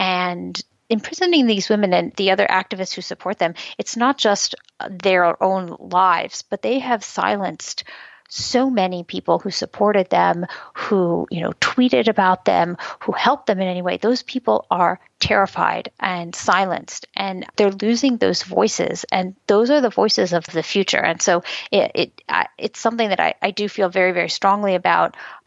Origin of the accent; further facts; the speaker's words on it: United States; you know, I'm an American, and I believe in freedom, and I believe in democracy